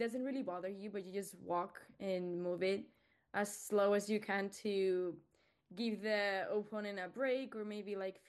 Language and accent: English; Spain; Yeah, same. I'm from Spain, so I had no idea about the rules of football before starting the project.